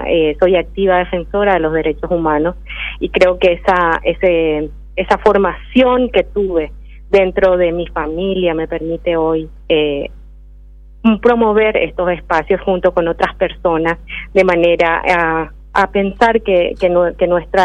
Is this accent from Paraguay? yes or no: yes; Paraguay; como personas paraguayos y paraguayas